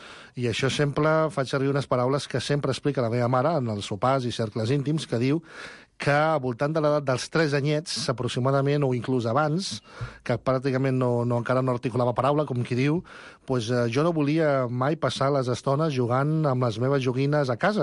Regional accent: Barcelona, Catalonia, Spain; also born or lived in Managua; Jo vaig néixer a Managua, província de Nicaragua, i molt petita ja vaig arribar aquí a Barcelona i vaig fer estudis, a l'Escola Pies de Sarrià

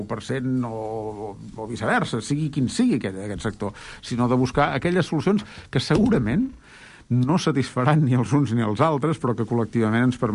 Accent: Sant Quirze de Besora, Catalonia, Spain; also born or lived in Vic; Jo vaig néixer a Vic, soc fill de Sant Quirze de Besora, però vaig néixer a Vic tècnicament, diguéssim, i he vist des de fa molts anys que ens vam casar amb l'Anna i estem arrelats a Vic.

